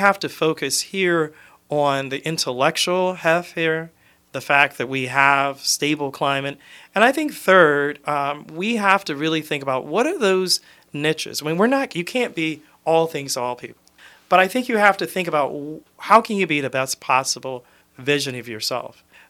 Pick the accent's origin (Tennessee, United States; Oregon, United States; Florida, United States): Florida, United States; also born or lived in Louisiana; I'm a native Floridian. I moved up here from Louisiana.